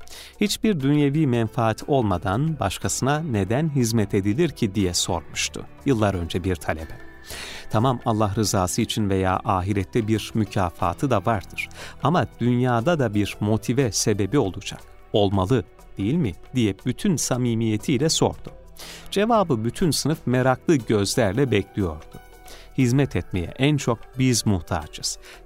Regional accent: İzmir, Turkey; İzmirli bir ailenin çocuğu olarak dünyaya geldim. İzmir'in ortamı malum, bizler de başarılı çocuklarız.

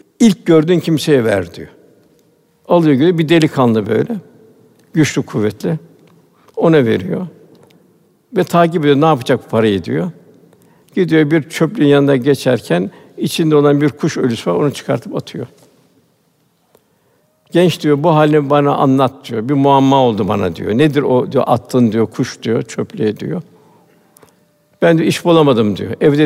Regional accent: Istanbul, Turkey; Bugün de tabii biz şeyde büyüdük, İstanbul'da.

